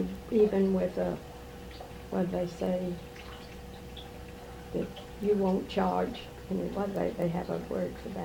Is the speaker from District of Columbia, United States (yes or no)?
yes; Washington, District of Columbia, United States; I was from Washington, D.C. Mm-hmm. Seven generations lived in Washington. I met Bobby in Washington.